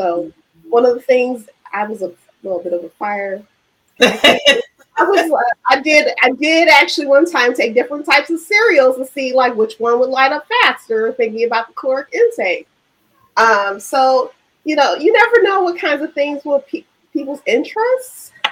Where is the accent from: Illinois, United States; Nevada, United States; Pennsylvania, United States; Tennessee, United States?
Illinois, United States; Chicago; I was very fortunate being growing up in Chicago